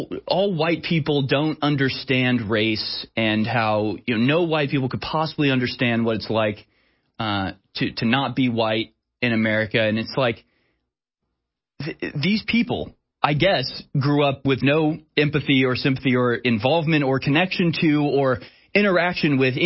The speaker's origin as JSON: {"language": "English", "town": "Houston", "region": "Texas", "country": "United States", "tie": "born or raised there", "said": "You know, I grew up in Houston. No school I went to was ever anything other than a third white, a third black, a third Hispanic. I grew up in a multicultural world"}